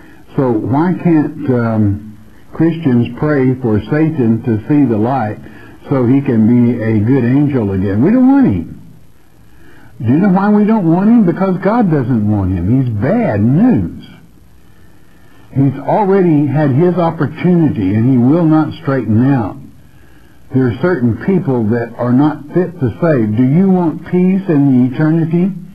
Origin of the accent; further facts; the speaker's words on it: Florida, United States; from Florida. I'm just making friends and influencing people, okay? But I'm an American, I'm proud of it